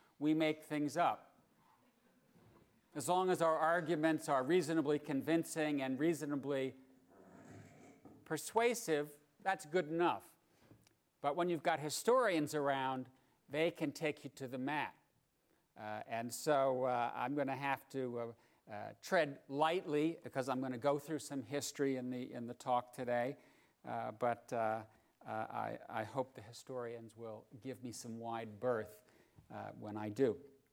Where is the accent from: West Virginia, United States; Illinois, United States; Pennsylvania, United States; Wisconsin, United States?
Wisconsin, United States; But as someone born and raised in Wisconsin, I'm always happy to have an Arctic blast.